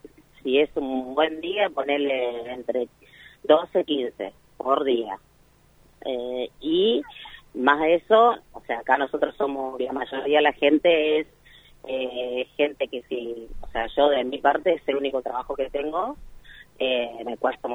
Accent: La Plata, Buenos Aires Province, Argentina; Nosotras, la mayoría, somos de La Plata

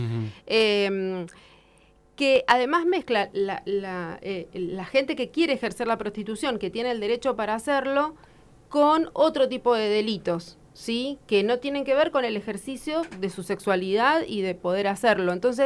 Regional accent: La Plata, Buenos Aires Province, Argentina; Soy platense, bueno, algunos me van a matar, otros me van a adorar

